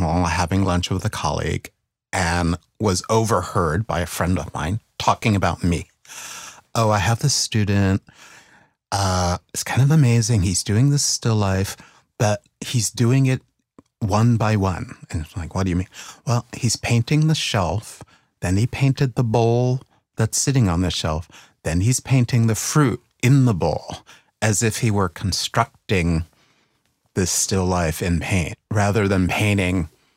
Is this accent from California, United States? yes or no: no; New York City, New York, United States; It's like, because I grew up in the South Bronx. How scary could Fort Greene be?